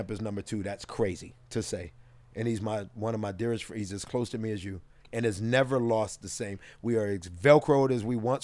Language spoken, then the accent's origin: English; Decatur, Georgia, United States; I'm from Little Decatur.